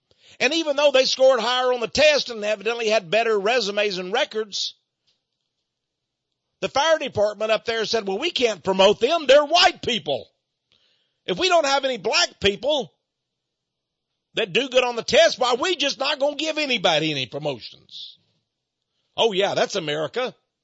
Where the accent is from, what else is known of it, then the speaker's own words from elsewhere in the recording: Deep South, United States; when I was a young man, black people were discriminated against quite severely, especially where I was raised in the Deep South.